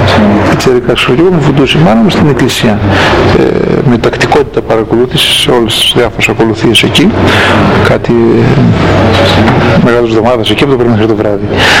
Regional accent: Komotini, Eastern Macedonia and Thrace, Greece; born there; moved away as an adult; now in Thessaloniki, Greece; γεννήθηκα στην Κομωτινή το 1965. Από το 1983 και μετά ζω στη Θεσσαλονίκη, αλλά για ένα μεγάλο διάστημα με το ένα πόδι στη Θεσσαλονίκη και το άλλο στην Κομωτινή.

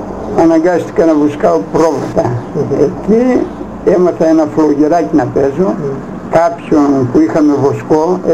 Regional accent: Didymoteicho, Eastern Macedonia and Thrace, Greece; Εγώ γεννήθηκα εδώ στο Δημότυχο το 1926.

